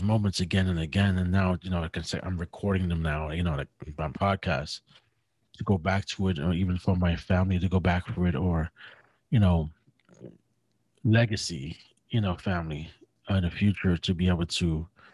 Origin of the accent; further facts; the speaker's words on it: Brooklyn, New York, United States; To being honest about growing up in Brooklyn and how hard it is to grow up in a hood and live through it and survive it.